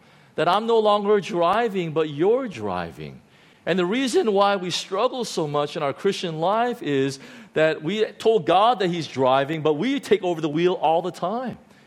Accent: United States; now in Hong Kong; I come from the United States where if you start doing that, you got a big trouble.

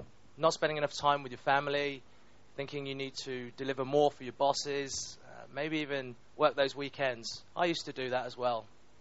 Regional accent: United Kingdom; I'm British but ethnically Chinese.

